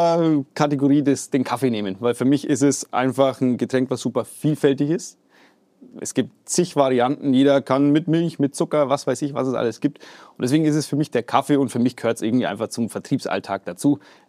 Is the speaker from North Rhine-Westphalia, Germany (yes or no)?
no; Bavaria, Germany; ich komme aus Oberfranken